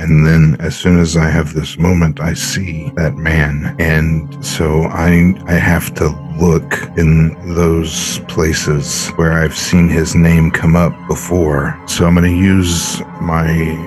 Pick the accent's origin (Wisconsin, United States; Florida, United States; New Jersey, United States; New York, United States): New Jersey, United States; Jersey City; I grew up in Jersey City.